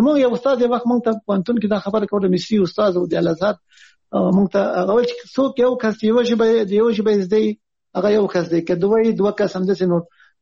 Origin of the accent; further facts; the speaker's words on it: Afghanistan; now in Islamabad, Pakistan; مونږ خو د افغانستان خلک